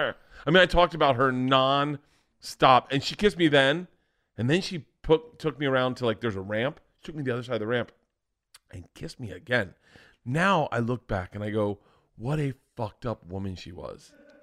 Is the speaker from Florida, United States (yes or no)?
yes; Florida, United States; And growing up in Florida, you were always ended up on a beach, you and your friends or whatever.